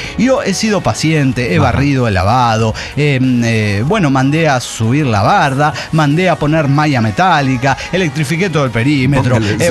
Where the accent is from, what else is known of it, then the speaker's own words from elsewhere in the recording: Nicaragua; ¿Y por qué pasa esto? ¿Es porque soy nicaragüense?